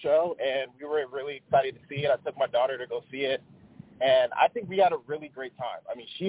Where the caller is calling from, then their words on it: New Jersey, United States; I'm calling from New Jersey.